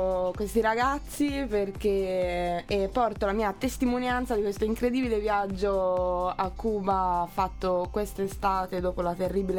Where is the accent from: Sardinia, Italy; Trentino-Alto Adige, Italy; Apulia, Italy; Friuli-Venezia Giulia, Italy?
Trentino-Alto Adige, Italy; Altoatesina.